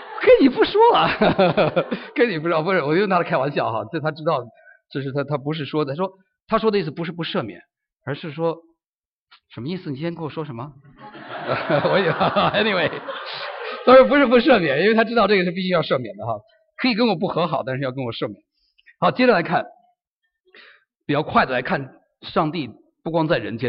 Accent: China; 比如说我们中国人，哎呀，你得罪了也不好说，你继续跟他讲，他得罪你，你要去跟他讲，中国人哪有这个的。

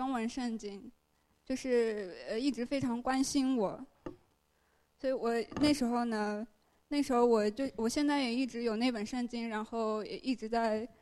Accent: Hubei, China; moved away as an adult; now in United States; 这是我的中文名。我是来自中国湖北省，我是从2010年8月份来到美国的密苏里州市上大学。

